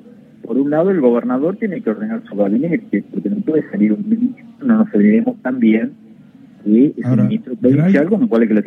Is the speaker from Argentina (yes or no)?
yes; Argentina; votaremos como argentinos.